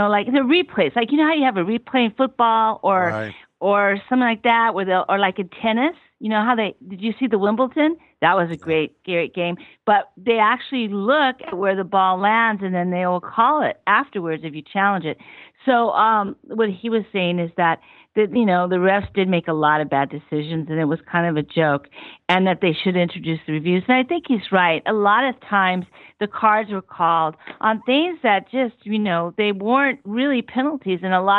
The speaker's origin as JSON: {"language": "English", "country": "United States", "said": "I mean, we're from America."}